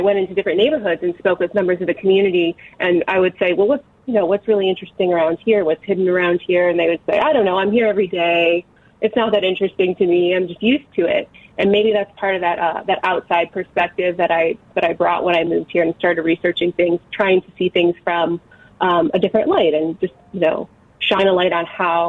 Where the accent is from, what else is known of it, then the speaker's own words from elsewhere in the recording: Cleveland, Ohio, United States; now in Chicago, United States; I grew up in Cleveland, as I said. It's a little smaller. It's a little easier to get around than Chicago can be sometimes